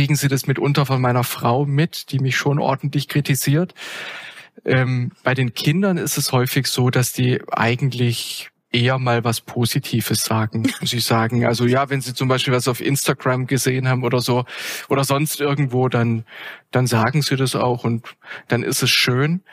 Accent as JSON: {"language": "German", "region": "Baden-Württemberg", "country": "Germany", "said": "wir kommen aus Baden-Württemberg."}